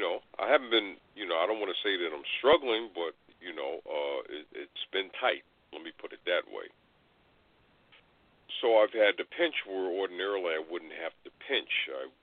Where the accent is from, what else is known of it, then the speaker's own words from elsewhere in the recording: New York, United States; now in Maryland, United States; they are emblematic of the ones I grew up with on Long Island.